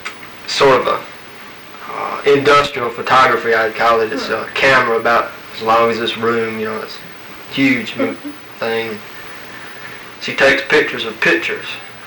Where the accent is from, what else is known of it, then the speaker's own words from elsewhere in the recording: Birmingham, Alabama, United States; born there; And I was born in Birmingham.